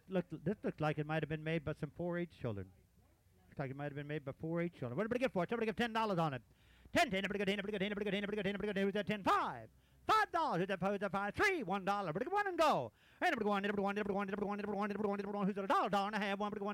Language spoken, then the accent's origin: English; Shepherdstown, West Virginia, United States; Where am I from? I'm from Shepherdstown, West Virginia, about 70 miles from here.